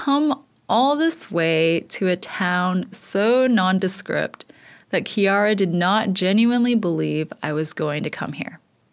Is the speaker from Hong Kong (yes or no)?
yes; Hong Kong; But I grew up in Hong Kong, a polluted city of skyscrapers where everything within eyesight is man-made.